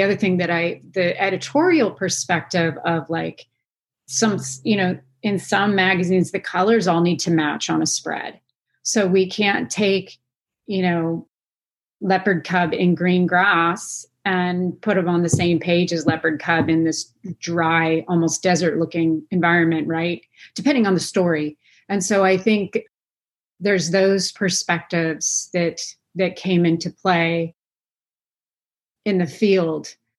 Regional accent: California, United States; Because I grew up in Marin

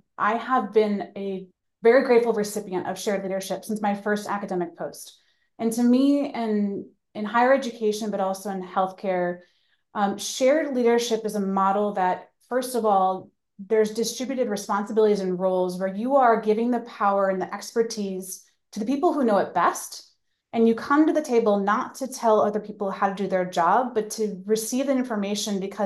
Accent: Ohio, United States; So I am from Ohio. I'm an Ohio native.

